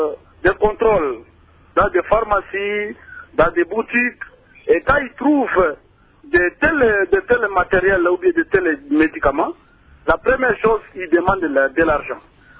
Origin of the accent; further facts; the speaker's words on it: Kamako, Kasaï, DR Congo; je viens de Kamako